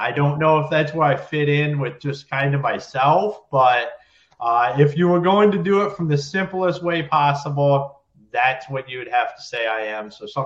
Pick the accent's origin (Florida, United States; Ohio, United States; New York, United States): Ohio, United States; moved away as an adult; also born or lived in Michigan; I got out of the Marine Corps, and that's what took me to Michigan. I'm originally from Ohio, but my wife was from Michigan, so I ended up there.